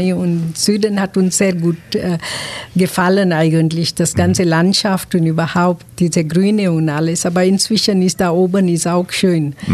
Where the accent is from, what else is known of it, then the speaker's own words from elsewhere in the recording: Kenya; German is a second language; moved away; haben unter britischer Kolonie gelebt, deswegen war Englisch das Hauptsprache gewesen. Wir sind eigentlich mit 4 Sprachen aufgewachsen in Kenia.